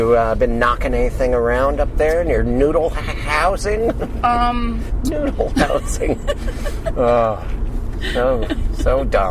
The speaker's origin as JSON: {"language": "English", "region": "Montana", "country": "United States", "tie": "born or raised there", "said": "No, I grew up in Montana and no one did."}